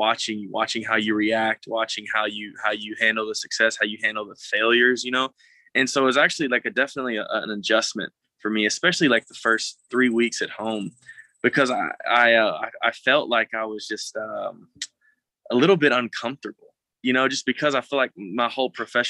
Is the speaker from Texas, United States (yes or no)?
yes; Prosper, Texas, United States; also born or lived in Mount Pleasant; So I'm a North Texas native. I was born in Northeast Texas, small town in Mount Pleasant. And then in junior high was when I came to North Dallas with Prosper.